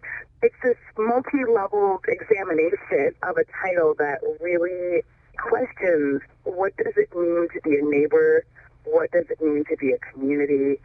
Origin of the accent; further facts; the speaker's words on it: Omaha, Nebraska, United States; We moved here when I was about 7 years old, and I grew up in North Omaha.